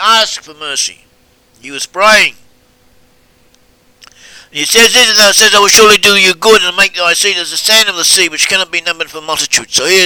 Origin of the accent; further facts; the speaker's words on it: Australia; I grew up in Australia and I lived amongst non-Jewish people